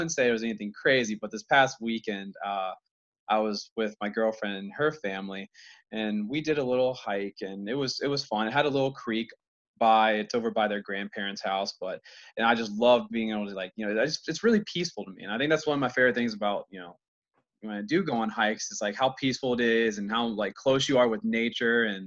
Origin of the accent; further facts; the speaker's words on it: Virginia, United States; You know, hometown back in Virginia, I'm only about an hour and 15 from Pipestem